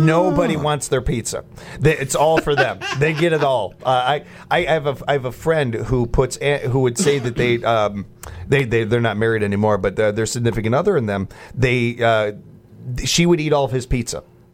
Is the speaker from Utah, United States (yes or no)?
no; Chicago, Illinois, United States; But again, I'm a Chicagoan.